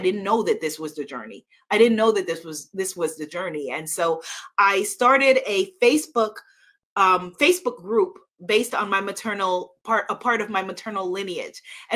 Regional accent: New York, United States; accent: New York; You can mock back my New York accent.

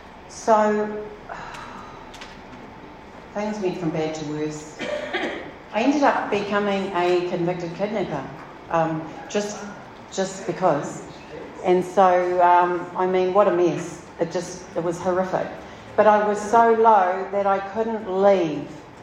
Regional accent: Ruawai, Northland, New Zealand; also born or lived in Auckland; I was born in Auckland, grew up in Ruawai, go Ruawai. Good family, not brought up in church.

